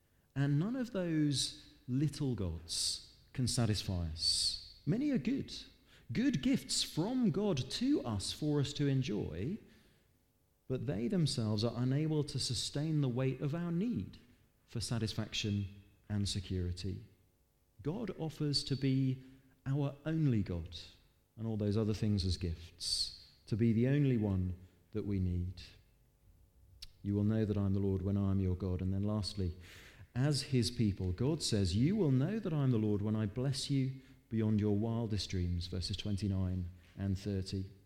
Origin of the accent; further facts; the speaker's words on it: Dover, South East England, United Kingdom; I grew up in Dover, and it was a little model of the hovercraft that used to zip back and forth across the channel.